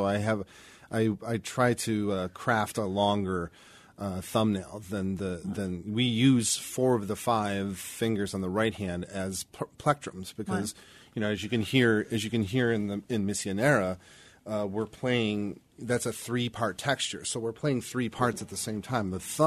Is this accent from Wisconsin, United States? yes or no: no; Buffalo, New York, United States; also born or lived in Cleveland; growing up in Buffalo and then again in Cleveland, when I moved to Cleveland to go to the Cleveland Institute of Music to study.